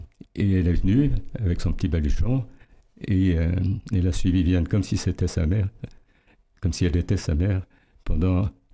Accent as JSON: {"language": "French", "town": "Saint-Malo", "region": "Brittany", "country": "France", "tie": "born there", "said": "je suis un Péliane et je suis né à Saint-Malo."}